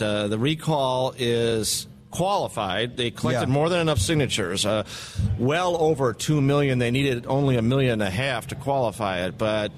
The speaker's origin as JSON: {"language": "English", "town": "Chicago", "region": "Illinois", "country": "United States", "tie": "born or raised there", "said": "Chicago, south side of Chicago."}